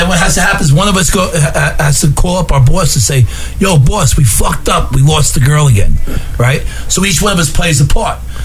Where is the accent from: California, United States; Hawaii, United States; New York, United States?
New York, United States; Levittown; We're hanging out at the pool. You know, where I grew up in Levittown.